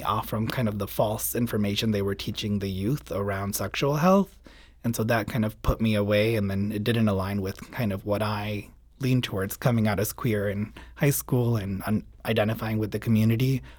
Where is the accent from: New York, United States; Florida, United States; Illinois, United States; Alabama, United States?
Illinois, United States; Skokie; So coming to the States and growing up in Skokie and going to public school, you know, I was still barely grasping this newness of what all of this meant.